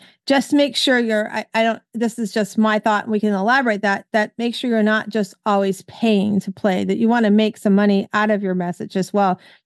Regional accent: Tampa, Florida, United States; And of course, you're in my hometown. So those that are listening here in Tampa

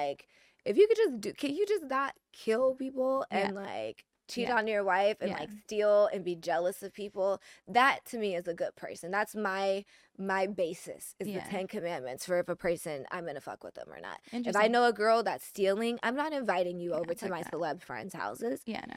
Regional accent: Detroit, Michigan, United States; I'm from Detroit.

